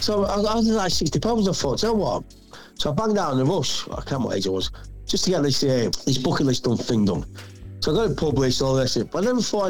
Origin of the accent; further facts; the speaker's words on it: Yorkshire and the Humber, United Kingdom; The estate next to mine, there was Nunsthorpe, I'm from the Nunsthorpe, there was a Grange, there was St. Michael's.